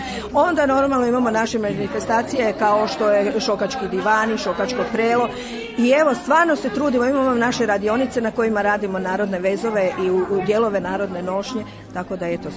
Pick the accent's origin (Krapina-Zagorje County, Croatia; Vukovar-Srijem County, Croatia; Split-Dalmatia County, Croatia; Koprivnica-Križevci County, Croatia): Vukovar-Srijem County, Croatia; Cerna; Ja nisam, ja sam rodom iz Cerne, s čime se ponosim.